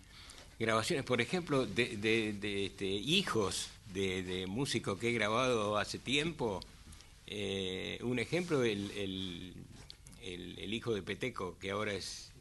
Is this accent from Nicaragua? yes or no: no; Comodoro Rivadavia, Chubut, Argentina; Me dice, a Comodoro Rivadavia. Uy, le digo, no me diga. Uy, mi tierra. Me dice, uy, cierto, vos sos de Comodoro. Le digo, sí